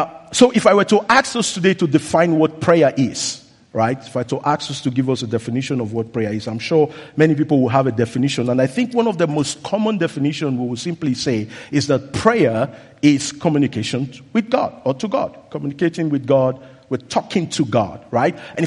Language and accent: English; Nigeria; Those of us who are from Nigeria will know what I'm talking about.